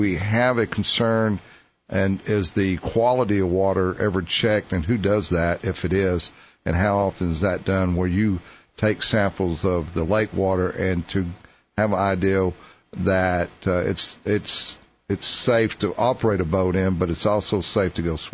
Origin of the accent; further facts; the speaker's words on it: Harker Heights, Texas, United States; I grew up around Lake Stillhouse, Lake Belton, Harker Heights area. Mm-hmm. Dad was military.